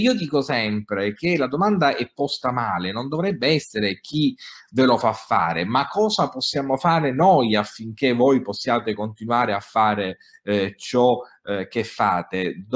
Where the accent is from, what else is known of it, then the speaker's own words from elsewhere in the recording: Sicily, Italy; la mia terra, la provincia di Ragusa